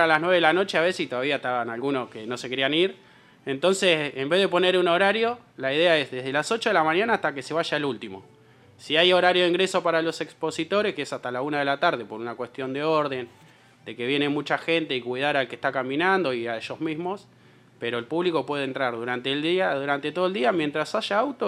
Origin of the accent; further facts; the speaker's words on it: La Plata, Buenos Aires Province, Argentina; Somos una platense principalmente